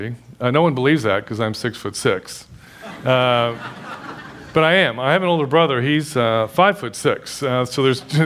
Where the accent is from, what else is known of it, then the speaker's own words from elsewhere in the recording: Houston, Texas, United States; Growing up in Houston, we had friends who were Latins, but they were Cuban Americans